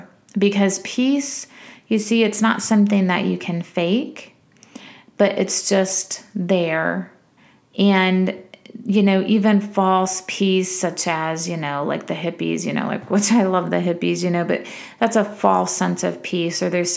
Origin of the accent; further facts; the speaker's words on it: Michigan, United States; also born or lived in Illinois / Southern California / Texas; I grew up in Michigan, I went to school in Illinois, I lived in Southern California, I went to Texas